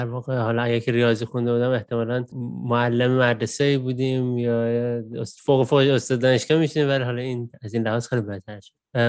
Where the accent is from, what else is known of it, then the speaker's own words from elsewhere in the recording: Iran; moved away as an adult; در واقع ایران من درس میخوندم، ایران ریاضیات کاربردی میخوندم.